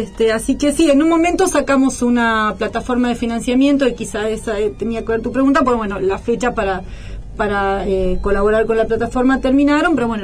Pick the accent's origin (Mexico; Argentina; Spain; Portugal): Argentina; Lomas del Millón, Buenos Aires; Y yo soy de Lomas del Millón.